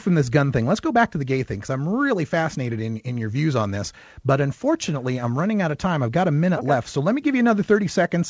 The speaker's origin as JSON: {"language": "English", "region": "Idaho", "country": "United States", "tie": "born or raised there", "said": "And I heard this a lot growing up in Idaho, right?"}